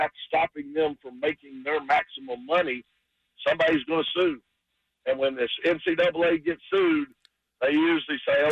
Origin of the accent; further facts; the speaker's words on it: Dallas, Texas, United States; I grew up in Dallas, so I've been a Cowboy fan, you know, for about, 60 years.